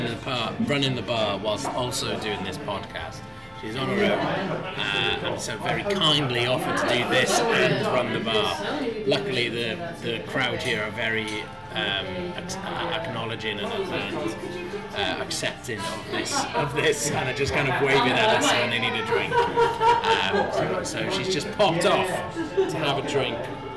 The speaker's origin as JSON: {"language": "English", "town": "Swansea", "region": "Wales", "country": "United Kingdom", "said": "I'm from Swansea."}